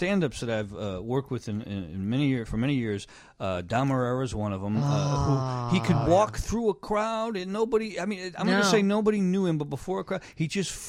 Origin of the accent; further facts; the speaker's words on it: Chicago, Illinois, United States; you know, I'm from Chicago. I love this town, but it doesn't matter where I go.